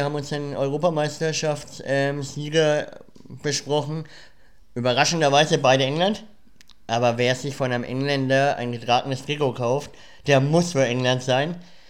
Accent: Germany; Ich meine, okay, wir sind Deutsche, wir hatten viele schlechte Turniere.

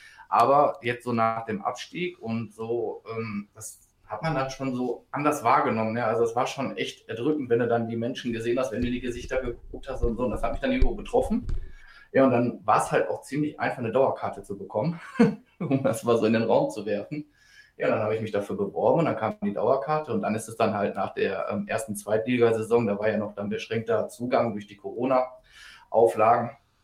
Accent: Gladbeck, North Rhine-Westphalia, Germany; Also aus dem tiefsten Ruhrgebiet, das wird man wahrscheinlich auch irgendwann mal am Dialekt hören. Also ich bin hier groß geworden, ich komme aus der Stadt Gladbeck. Viele aus dem Ruhrgebiet kennen es, ist direkt neben Gelsenkirchen.

